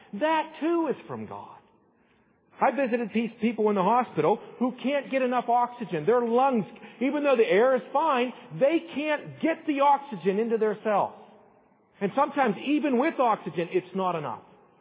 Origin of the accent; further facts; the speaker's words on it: Pittsburgh, Pennsylvania, United States; growing up in Pittsburgh, and you like the Oakland Raiders.